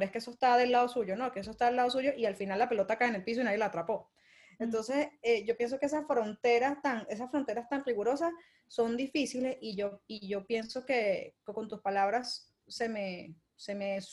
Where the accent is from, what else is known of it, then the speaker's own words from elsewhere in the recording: Venezuela; pues yo como venezolana vengo de un país de béisbol, ¿no?